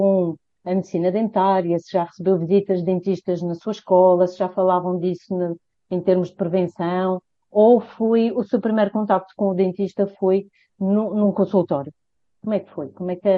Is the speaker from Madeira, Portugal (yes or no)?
yes; Funchal, Madeira, Portugal; aqui no Funchal, de onde eu sou